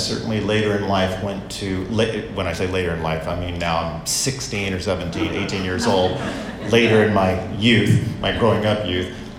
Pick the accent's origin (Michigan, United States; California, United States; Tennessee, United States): California, United States; Los Angeles; also born or lived in Southern United States; So I was born in the South, but really raised here, just down the hill in the Silver Lake area of Los Angeles.